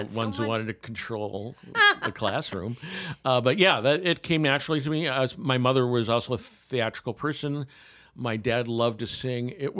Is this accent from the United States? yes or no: yes; Savannah, Illinois, United States; born there; Oh, boy. Savannah, Illinois, in a 18-inch snowfall.